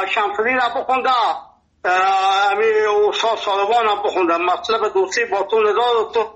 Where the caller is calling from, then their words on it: Nimruz, Afghanistan; دختم ما 50 سال در ولایت نیمروز هسته، اینجا لهجه ما لهجه فارسی هسته، اینجا لفظی ما لهجه بلوچی هسته، اینجا پشتو گپ میزنه.